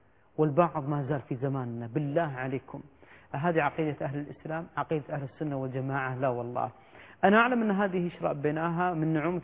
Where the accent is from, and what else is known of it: Kuwait